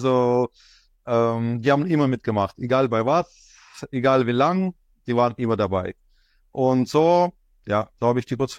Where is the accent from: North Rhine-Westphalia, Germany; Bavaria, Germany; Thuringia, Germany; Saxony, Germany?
Bavaria, Germany; ich komme aus Bayern, ich lebe in der Nähe von Würzburg